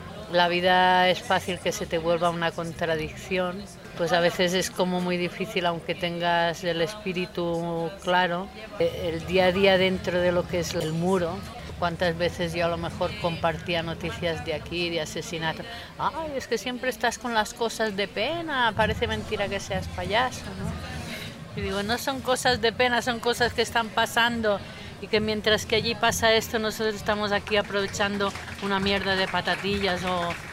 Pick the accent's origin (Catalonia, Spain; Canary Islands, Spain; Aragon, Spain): Catalonia, Spain; Barcelona; born there; now in Mallorca, Spain; Nací en Barcelona, pero de hace muchos años vivo en la pequeña isla de Mallorca, en el Mediterráneo.